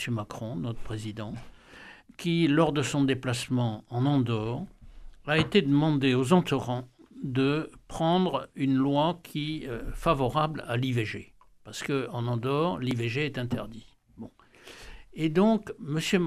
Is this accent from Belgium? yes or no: no; Algeria; now in France; C'est pas parce qu'on est quand même parti en 62... Ça fait maintenant donc plus de 64 ans qu'on est parti d'Algérie.